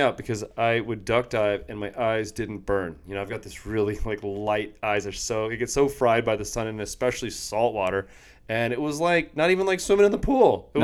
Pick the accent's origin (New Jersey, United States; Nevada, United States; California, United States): California, United States; now in Costa Rica; we live in Costa Rica, we get waves all the time. I'm from Southern California.